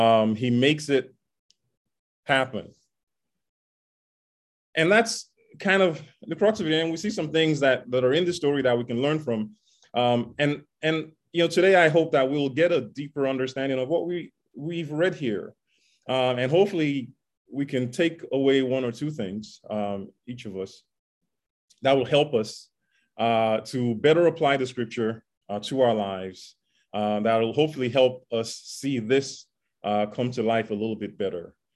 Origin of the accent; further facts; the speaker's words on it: Nigeria; for those who don't know, I grew up in Nigeria.